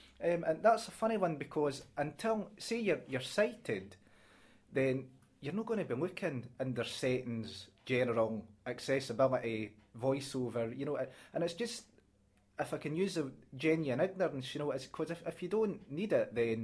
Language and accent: English; Scotland, United Kingdom; accent: broad Scots; My accent is really broad. I was having a discussion with a client about this yesterday. My accent is very, very broad Scots, as she put it.